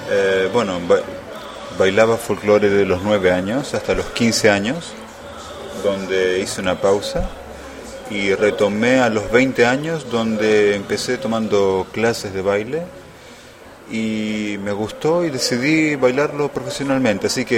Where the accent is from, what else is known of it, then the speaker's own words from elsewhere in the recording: Florencio Varela, Buenos Aires Province, Argentina; now in Greece; Soy de la ciudad de Florencio Varela, provincia de Buenos Aires.